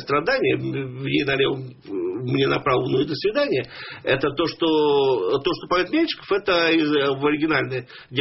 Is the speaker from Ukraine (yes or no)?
no; Moscow, Russia; Я москвич.